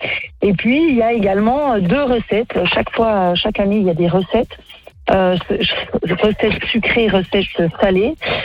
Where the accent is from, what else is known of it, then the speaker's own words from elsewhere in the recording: Malans, Bourgogne-Franche-Comté, France; Il y en a un en Haute-Saône et il y en a un dans le Doubs et moi, c'est dans le Doubs.